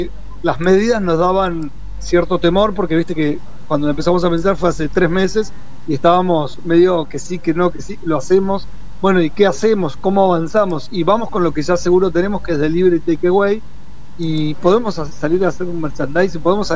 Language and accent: Spanish; San Juan, Argentina; Yo que soy de San Juan, a mí me encanta la sanjuanina.